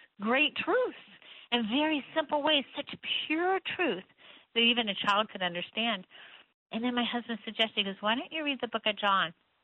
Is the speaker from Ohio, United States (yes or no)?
no; Cocoa Beach, Florida, United States; Well, I grew up in Cocoa Beach, Florida, and I loved it. It was a great place to grow up.